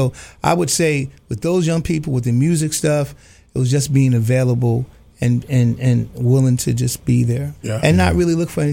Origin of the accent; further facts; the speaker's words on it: New York City, New York, United States; I grew up in the South Bronx. I grew up in the projects.